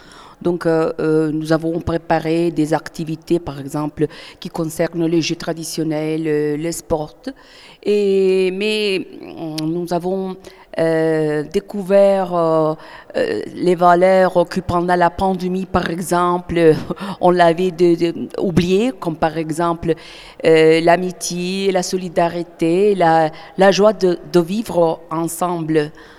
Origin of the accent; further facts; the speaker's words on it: Basilicata, Italy; French is a second language; Et je viens d'Italie, je viens du sud de l'Italie, de la région de la Basilicate.